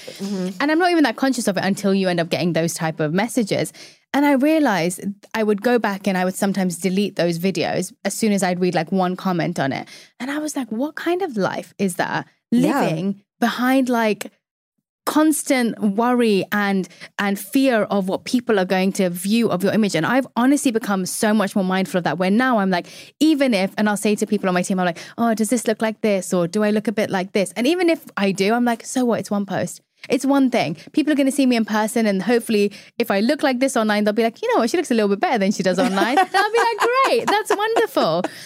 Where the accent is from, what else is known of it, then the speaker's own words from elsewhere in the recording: India; And then again, my mom, I didn't get into being a doctor as every Indian wants to be a doctor.